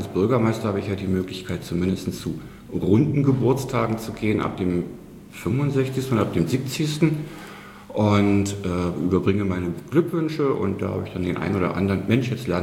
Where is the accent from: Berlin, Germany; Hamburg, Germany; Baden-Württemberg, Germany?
Berlin, Germany; born there; now in Sieversdorf-Hohenofen, Germany; Geboren bin ich in West-Berlin in Charlottenburg.